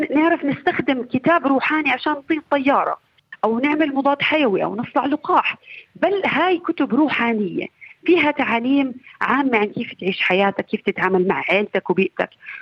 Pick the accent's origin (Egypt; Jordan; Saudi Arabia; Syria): Jordan; لازم إحنا عندنا بالأردن بنبوس على الوجه كمان.